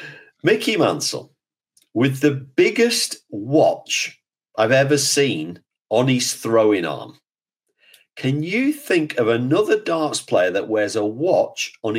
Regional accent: England, United Kingdom; look, we're English.

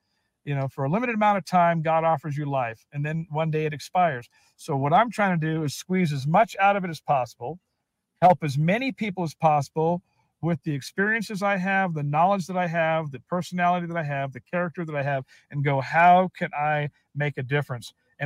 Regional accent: Compton, California, United States; But the name originally came because when I grew up in Compton, I was around 6 or 7 years old.

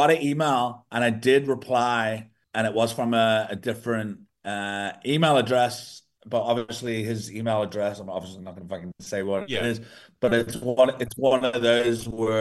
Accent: England, United Kingdom; Growing up in England and trying to, you know, put stuff out in England, it was really hard. And every time I came on holiday, because I've got family here, every time I came on holiday to South Africa, I always got work.

